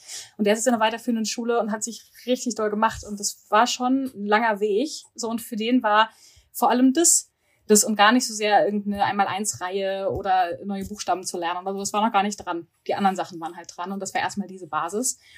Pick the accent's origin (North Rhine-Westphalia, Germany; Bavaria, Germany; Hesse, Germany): North Rhine-Westphalia, Germany; Ich komme ja selber aus dem Pott